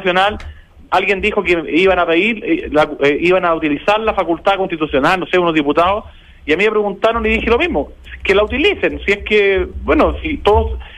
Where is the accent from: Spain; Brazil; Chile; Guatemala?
Chile; Como cualquier chileno por los medios de comunicación